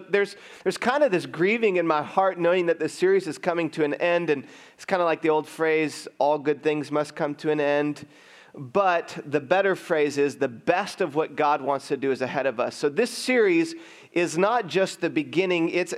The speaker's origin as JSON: {"language": "English", "region": "Michigan", "country": "United States", "tie": "born or raised there", "said": "One time growing up in Michigan, I lived in this dark gray town that was dark like 7 months of the year."}